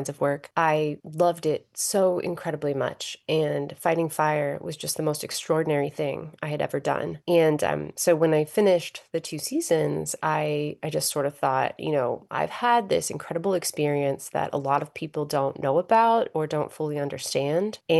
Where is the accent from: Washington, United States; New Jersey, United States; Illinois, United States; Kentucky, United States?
Kentucky, United States; Frankfort; also born or lived in Lancaster, Pennsylvania; I grew up in Frankfort, Kentucky, and then in Lancaster, Pennsylvania.